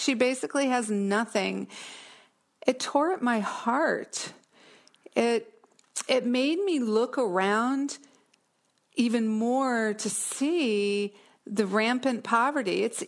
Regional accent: Visalia, California, United States; I'm from Visalia, California.

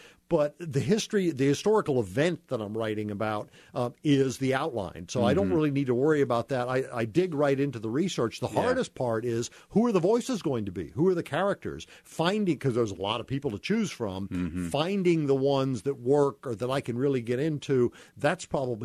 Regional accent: Tallahassee, Florida, United States; also born or lived in New Jersey; Well, I was born in New Jersey, grew up in Tallahassee, Florida. So, I mean, here I am, a Yankee, going into first grade in a very southern school in Tallahassee

